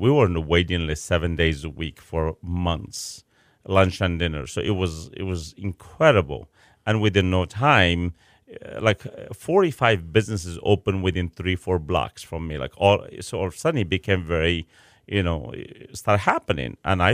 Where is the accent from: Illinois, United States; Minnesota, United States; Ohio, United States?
Illinois, United States; Chicago; I come from Chicago where, you know what, you know, window shopping and restaurants everywhere.